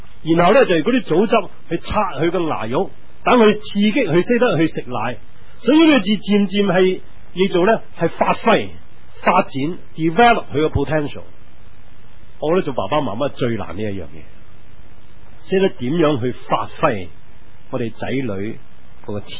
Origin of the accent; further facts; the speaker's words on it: China; 我哋中國人嘅父母咧